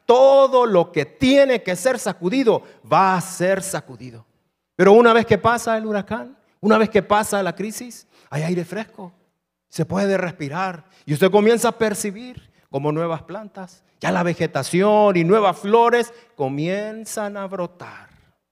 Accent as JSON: {"language": "Spanish", "country": "Honduras", "said": "nosotros como hondureños, como que ya deberíamos tener algo más de experiencia."}